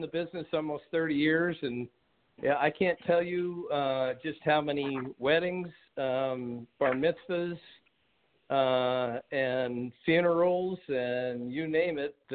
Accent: Boulder, Colorado, United States; So I was born in Boulder, Colorado. Spent a good part of my childhood there.

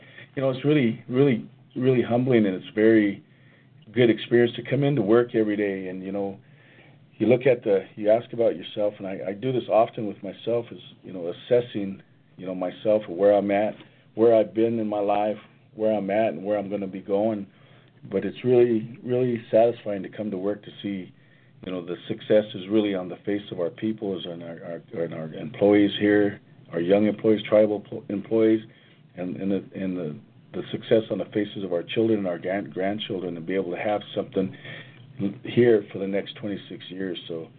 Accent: Idaho, United States; when I grew up here on the Coeur d'Alene Reservation, I actually graduated in high school over here

